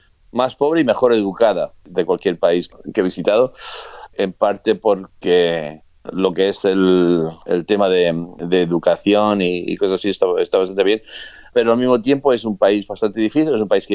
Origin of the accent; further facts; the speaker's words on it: Spain; me crié en España durante la dictadura de Franco